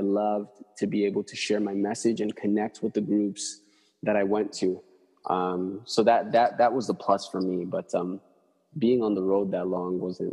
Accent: Edmonton, Alberta, Canada; I can't believe I'm saying that because I'm from Edmonton.

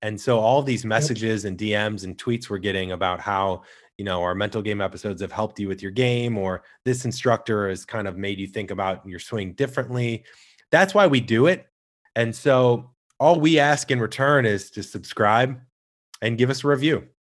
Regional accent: St. Louis, Missouri, United States; I grew up in St. Louis, and we didn't have a team when I was younger.

